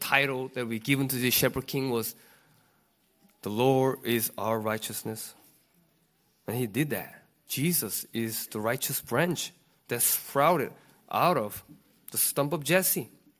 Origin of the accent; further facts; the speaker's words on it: South Korea; English is a second language; I'm from Korea, and we just pray for missionary in Japan, right?